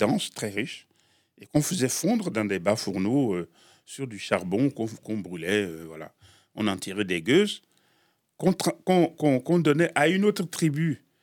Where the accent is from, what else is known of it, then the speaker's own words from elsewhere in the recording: Togo; l'écrit en écrivant ce qui ne se fait jamais chez moi au Togo. On n'écrit pas des contes, on les raconte.